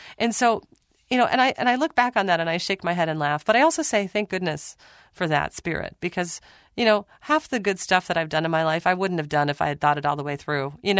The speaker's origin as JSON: {"language": "English", "region": "Minnesota", "country": "United States", "said": "You know, I'm from Minnesota, the land of 10,000 lakes."}